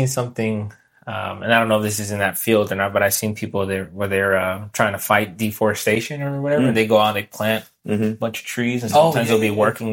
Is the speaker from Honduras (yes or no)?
yes; Honduras; we're from Central America, Honduras. Some people will go and visit for like a month or two. And when they come back, they bring back like these ginormous blocks of cheese that this farmer made over there in the hometown.